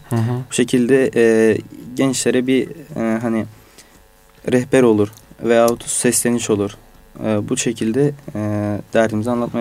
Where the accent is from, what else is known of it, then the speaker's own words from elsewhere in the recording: Adana, Turkey; Memleketim Adana, 96 doğumluyum.